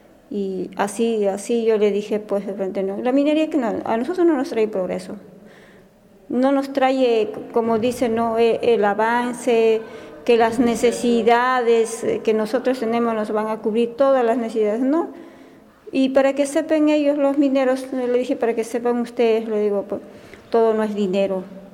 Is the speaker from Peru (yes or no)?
yes; San Mateo, Lima, Peru; Soy de San Mateo, Perú.